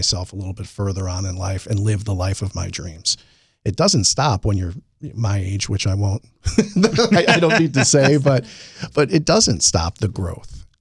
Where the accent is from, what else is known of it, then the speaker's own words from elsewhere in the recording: Elmhurst, Illinois, United States; I grew up in Elmhurst. I loved it.